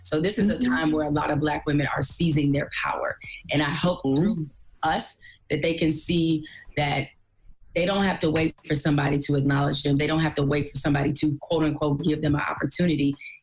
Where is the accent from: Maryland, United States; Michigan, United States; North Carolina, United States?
Michigan, United States; Detroit; I'm also from Detroit, and I wasn't always at ESPN.